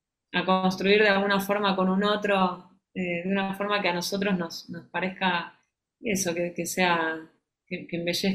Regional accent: Buenos Aires, Argentina; yo creo que nosotros como porteños que somos ante todo porteños y creo que así nos identificamos

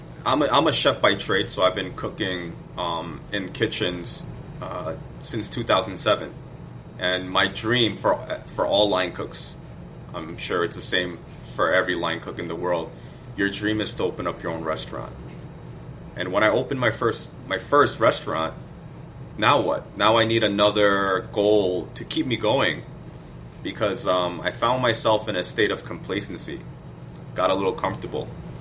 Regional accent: Seoul, South Korea; now in New York, United States; It's the name of my hometown in Seoul, South Korea.

